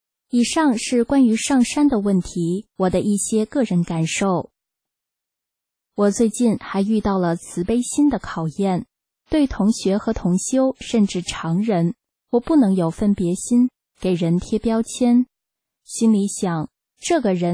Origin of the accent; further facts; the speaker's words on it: China; 我从中国来的时候带着很多执着和在中国养成的观念